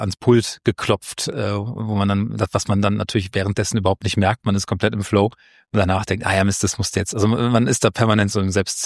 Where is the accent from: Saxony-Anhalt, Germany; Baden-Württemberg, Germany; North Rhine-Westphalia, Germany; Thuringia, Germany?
North Rhine-Westphalia, Germany; Also ich bin vom Lebenslauf her in NRW aufgewachsen, habe dann in Köln, in Maastricht studiert, in Gießen dann promoviert, in Frankfurt dann habilitiert.